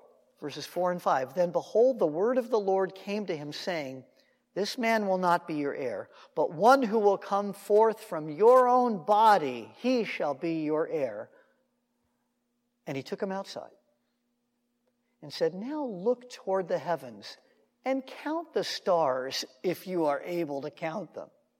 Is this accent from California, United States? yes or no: yes; Los Angeles, California, United States; I grew up in Los Angeles in the midst of the city with all the ambient light and the smog and the haze